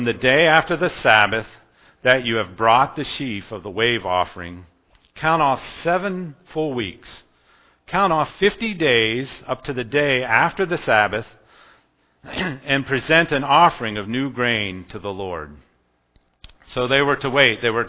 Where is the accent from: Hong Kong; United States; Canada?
United States; Pennsylvania; accent: Pennsylvania; Now, I have to be careful here because my Pennsylvania accent, you'll think I'll say Feast of Booths, but I mean booths.